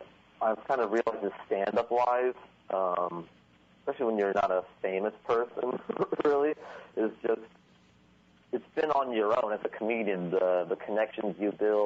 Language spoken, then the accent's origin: English; Seattle, Washington, United States; I've done it in Seattle, because that's my hometown.